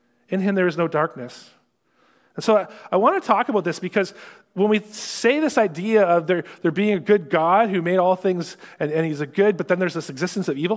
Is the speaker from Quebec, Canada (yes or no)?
no; Sarnia, Ontario, Canada; I grew up in Sarnia, so I've seen some fights before.